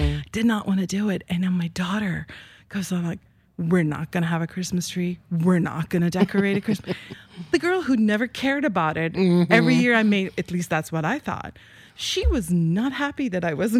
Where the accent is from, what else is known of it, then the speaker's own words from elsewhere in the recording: Turkey; when I was growing up in Turkey, which is about almost, 4 decades ago, there was no, because it's a Muslim-oriented country, so there was no Christmas.